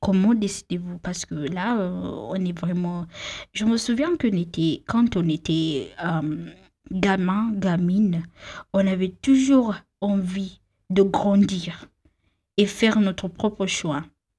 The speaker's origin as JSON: {"language": "French", "country": "Kenya", "said": "Je sais que comme les Kenyans, on a en fait pour aller au lycée"}